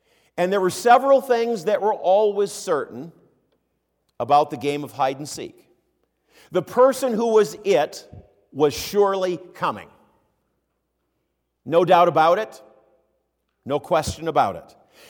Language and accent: English; Minneapolis, Minnesota, United States; When I was growing up in South Minneapolis, I and all the kids in the neighborhood played outside all the time.